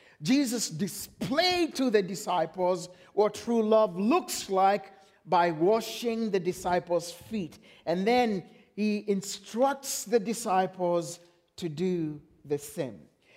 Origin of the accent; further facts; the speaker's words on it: Kenya; growing up in Kenya gave me a first-hand experience of gardening. My grandfather owned a big chunk of land that my family still lives on.